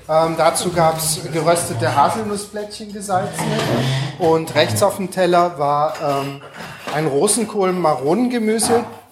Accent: Düsseldorf, North Rhine-Westphalia, Germany; Ich bin auch aus Düsseldorf.

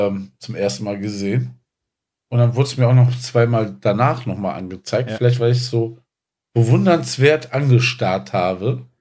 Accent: Netherlands; German is a second language; Bei uns in Holland.

